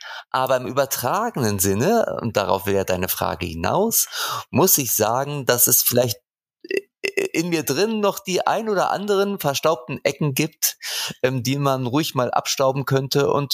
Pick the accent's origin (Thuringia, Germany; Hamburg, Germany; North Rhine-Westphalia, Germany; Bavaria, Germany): Hamburg, Germany; Ich sag Moin Moin, ne? Das sagt man nämlich als Hamburger.